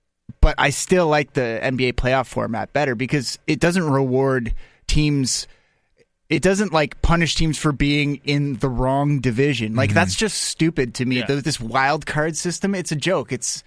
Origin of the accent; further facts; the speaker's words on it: Ottawa, Ontario, Canada; And, like, for example, I'm from Ottawa.